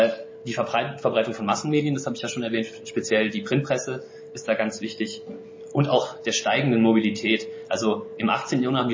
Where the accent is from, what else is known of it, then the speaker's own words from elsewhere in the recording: Germany; born there; Ich bin zwar in Deutschland geboren, ich habe einen deutschen Pass